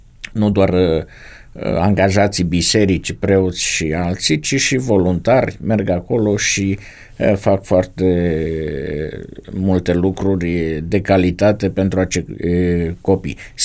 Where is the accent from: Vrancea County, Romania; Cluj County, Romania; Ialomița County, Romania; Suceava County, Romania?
Suceava County, Romania; Suceava; Eu sunt de la Suceava și foarte aproape de Suceava, la Rădăuz